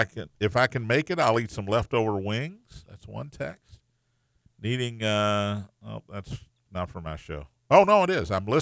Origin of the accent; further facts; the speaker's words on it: the South, United States; You might not realize this, but I'm from the South.